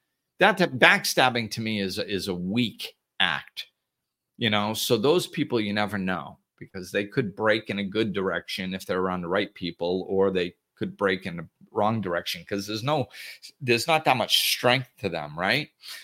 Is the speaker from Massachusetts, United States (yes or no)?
yes; Gardner, Massachusetts, United States; You know, I grew up in Gardner, Massachusetts, and I'll tell you, man, what a great place to grow up.